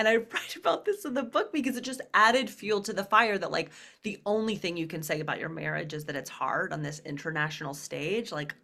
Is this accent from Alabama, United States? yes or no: yes; Birmingham, Alabama, United States; Birmingham, Alabama, is going to weddings where a woman would promise, like I would be there as a 12-year-old, be like, this doesn't seem right for